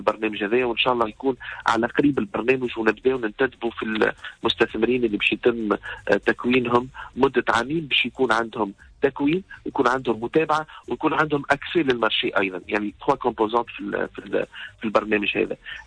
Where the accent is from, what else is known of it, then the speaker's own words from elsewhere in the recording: Tunisia; مثلا الفكره نتاع التكنوبول اللي عندنا في تونس